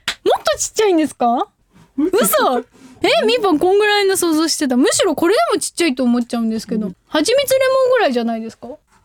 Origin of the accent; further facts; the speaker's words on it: Hyogo, Japan; accent: Kansai; 兵庫県出身でございますので関西人なんでございます。